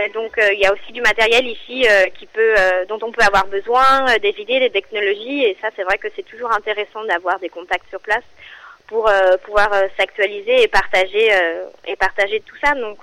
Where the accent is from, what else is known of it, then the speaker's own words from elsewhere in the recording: France; moi en tant que Française